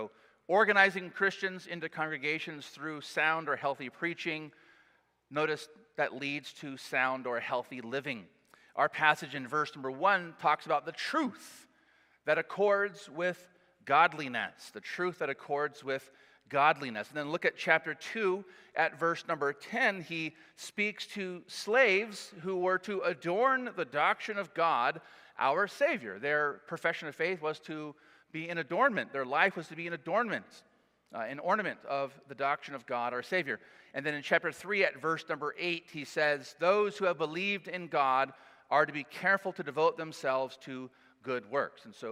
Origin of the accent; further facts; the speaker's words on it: California, United States; I'm a Californian, you know.